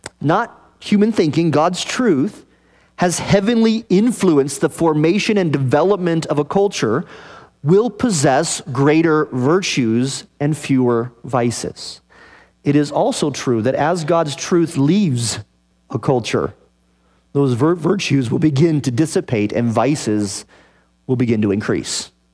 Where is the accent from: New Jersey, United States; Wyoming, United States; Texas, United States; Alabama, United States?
Wyoming, United States; I grew up in Cowboy Central in Wyoming. And aside from my brief middle years there, I never was a cowboy.